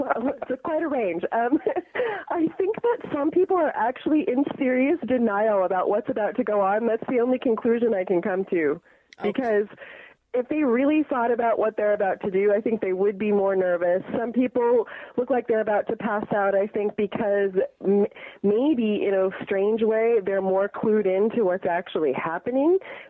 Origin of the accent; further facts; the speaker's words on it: United States; now in Los Angeles, United States; Obviously, we are from the States, and we live in Los Angeles.